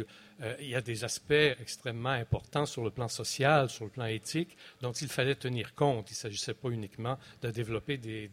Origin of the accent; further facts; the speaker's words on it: Quebec, Canada; je suis québécois, hein, d'origine